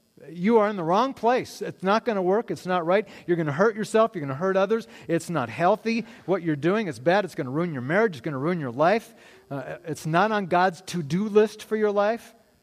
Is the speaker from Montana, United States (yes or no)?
yes; Montana, United States; He had the copy of the Montana magazine because he knew I was from Montana and I loved Montana magazine.